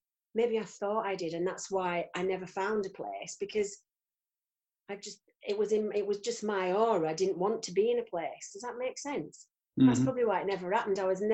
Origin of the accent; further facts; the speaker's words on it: Ireland; accent: Irish; So, you know, it didn't matter that I had my Irish accent. I mean, it's gone now, but it didn't matter there. It mattered in London.